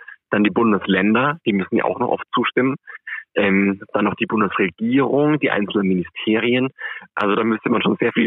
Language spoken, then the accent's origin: German; Tirschenreuth, Bavaria, Germany; now in Berlin, Germany; Ich komme aus Tirschenreuth in der schönen Oberpfalz im Stiftland. Wohne jetzt aber in Berlin seit über 10 Jahren, bin 40 Jahre alt